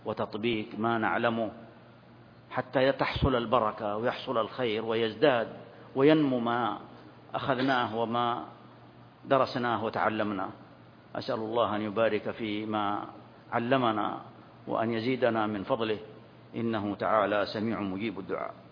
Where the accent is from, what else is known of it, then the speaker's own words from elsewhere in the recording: Saudi Arabia; بلادنا المملكة العربية السعودية